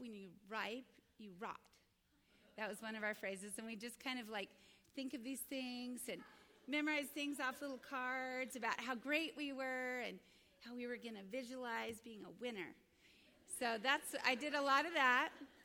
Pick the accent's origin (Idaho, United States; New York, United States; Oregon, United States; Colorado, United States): Idaho, United States; Boise; And in my high school years, a wonderful young couple moved to my hometown of Boise, Idaho.